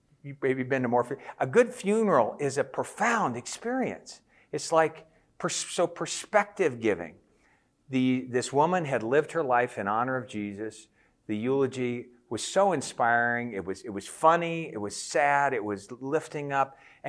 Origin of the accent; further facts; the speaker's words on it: Denver, Colorado, United States; I told you I grew up in Denver. And when my dad was 94, I was visiting him in Denver.